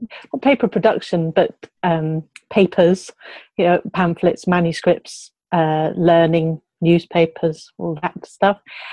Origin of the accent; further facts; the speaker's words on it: South West England, United Kingdom; I grew up in Somerset in the southwest of England.